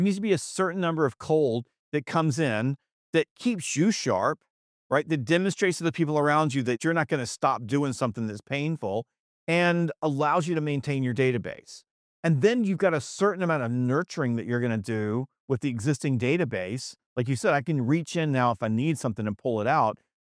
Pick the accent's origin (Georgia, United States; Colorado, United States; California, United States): Georgia, United States; Augusta; All right, we're from Augusta, Georgia, down here, God's country, up near Lake Lanier.